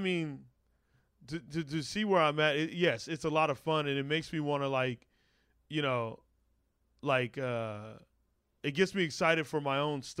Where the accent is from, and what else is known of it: Arizona, United States